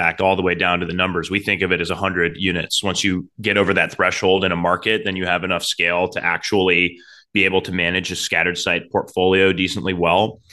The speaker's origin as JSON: {"language": "English", "town": "Cleveland", "region": "Ohio", "country": "United States", "tie": "born or raised there", "moved": "as an adult", "said": "So I grew up in Cleveland, Ohio. So very much so a Midwesterner from the start. I moved out to New York for college"}